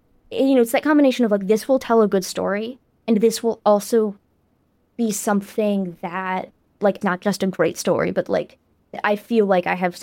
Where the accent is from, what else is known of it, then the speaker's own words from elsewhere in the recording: Southern United States, United States; now in New York City, United States; I grew up in the South, and like, I don't think you can grow up in the South without having a certain feeling about the devil.